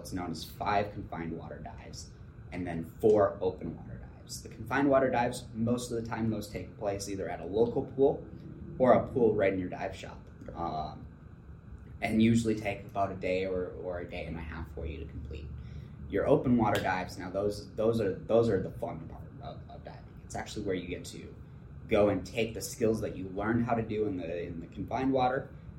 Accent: Minnesota, United States; Originally born and raised in Minnesota.

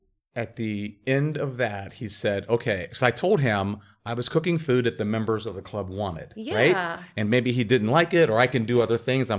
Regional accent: Akron, Ohio, United States; I am not. I'm from Akron.

